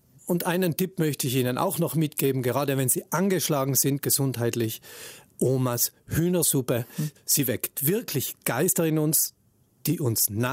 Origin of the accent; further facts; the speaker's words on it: South Tyrol, Italy; Bei uns in Südtirol wäre das jetzt natürlich die Kartoffel.